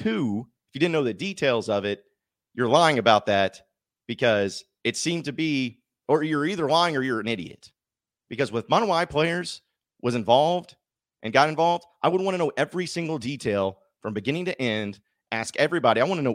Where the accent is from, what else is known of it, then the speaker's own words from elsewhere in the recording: United States; You know, I'm an American and I'm a Christian.